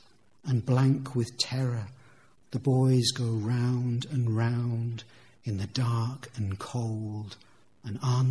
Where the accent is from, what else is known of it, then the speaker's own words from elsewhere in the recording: United Kingdom; I grew up on the Solway, Firth, and we would see lapwings, peewits